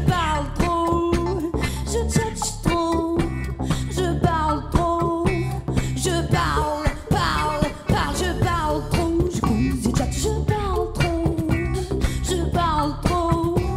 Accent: Angoulême, Nouvelle-Aquitaine, France; born there; now in Lyon, France; Donc, je suis née à Angoulême. Et puis après Angoulême, j'étais à Auxerre avec ma mère et mes sœurs.

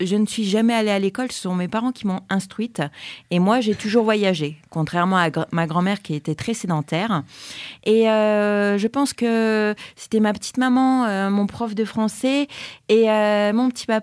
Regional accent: La Faute-sur-Mer, Pays de la Loire, France; parce que nous, on est de Vendée à La Faute-sur-Mer et on a subi la tempête Xynthia.

